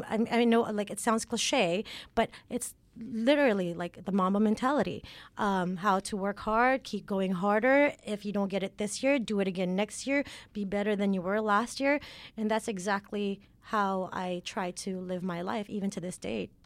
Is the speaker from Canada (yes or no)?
no; Philippines; Yes, I grew up in the Philippines.